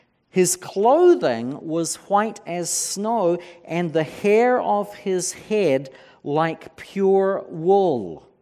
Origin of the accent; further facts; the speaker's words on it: New Zealand; I'm from New Zealand.